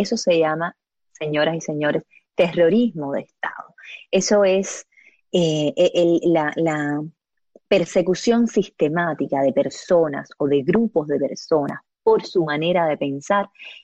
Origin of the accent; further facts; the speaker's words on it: Cuba; Y nosotros, como cubanos libres